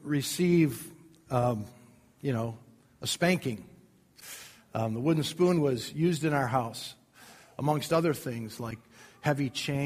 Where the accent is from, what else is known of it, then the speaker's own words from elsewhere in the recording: Kenosha, Wisconsin, United States; And I grew up in Kenosha, Wisconsin.